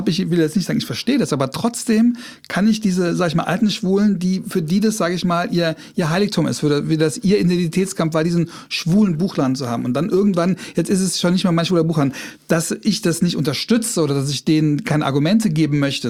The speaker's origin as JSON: {"language": "German", "town": "Trier", "region": "Rhineland-Palatinate", "country": "Germany", "moved": "yes", "said": "Ich komme aus Trier. In Trier gibt's einen queeren Verein, der hat sich gegründet, als ich da weg bin."}